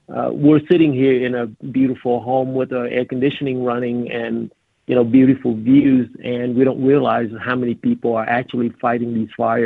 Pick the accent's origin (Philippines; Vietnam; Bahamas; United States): Vietnam; You know, like I was growing up in Vietnam, I can tell you, I've seen things that are absolutely horrible that no child should ever see.